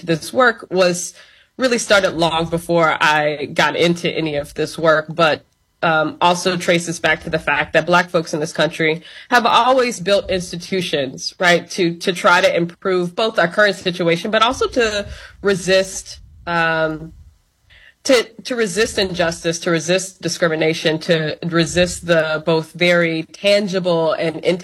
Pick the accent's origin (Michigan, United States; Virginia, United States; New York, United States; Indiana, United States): Indiana, United States; Gary; several years later, growing up in Gary, I was trying to make sense of the progression of the city